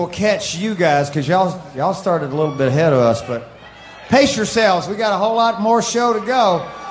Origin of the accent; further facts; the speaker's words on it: Alabama, United States; I did a lot of California dreaming growing up in Alabama, I gotta tell you that.